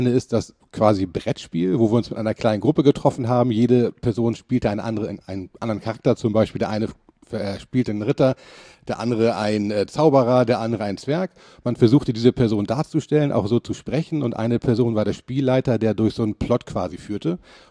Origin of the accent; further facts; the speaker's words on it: Heide, Schleswig-Holstein, Germany; Von der Nordseeküste komme ich, da war mein Vater früher stationiert. Da bin ich geboren und aufgewachsen bis zur ersten Klasse.